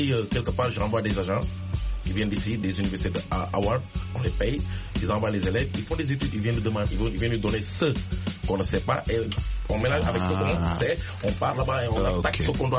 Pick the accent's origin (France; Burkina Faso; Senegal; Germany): Senegal; chez moi, au Sénégal